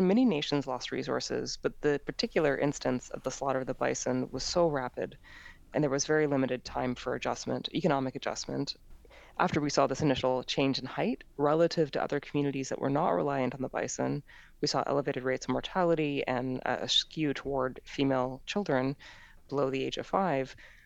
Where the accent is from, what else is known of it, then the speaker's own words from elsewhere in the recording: Alberta, Canada; I'm Canadian and I'm originally from a province called Alberta. It's kind of the Texas of Canada.